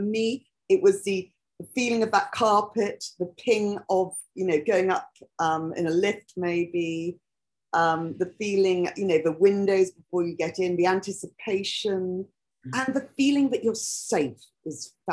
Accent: Harrogate, Yorkshire and the Humber, United Kingdom; I'm from Harrogate.

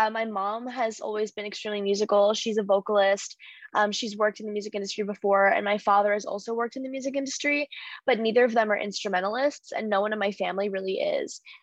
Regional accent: United States; I'm an American pop singer, songwriter, and producer.

